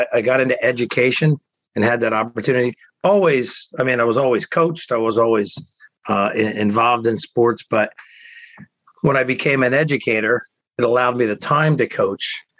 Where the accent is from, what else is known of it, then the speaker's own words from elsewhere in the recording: New Jersey, United States; I played high school sports at Williamstown High School. I've coached in the area.